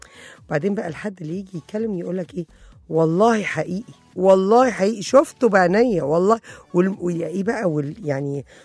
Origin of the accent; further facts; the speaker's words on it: Egypt; أنا بقول لكم عندنا كلام بتاعنا إحنا بس كمصريين.